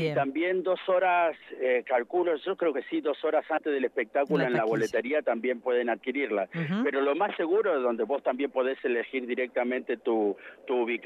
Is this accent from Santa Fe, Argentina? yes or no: no; Mendoza, Argentina; No, señora, somos de acá, de Mendoza.